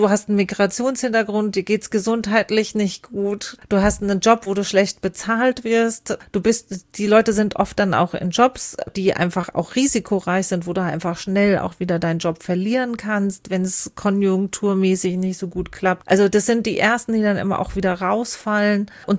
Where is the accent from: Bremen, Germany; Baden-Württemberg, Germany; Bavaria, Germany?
Bavaria, Germany; bei uns im Bayerischen Wald war es zum Beispiel Glasindustrie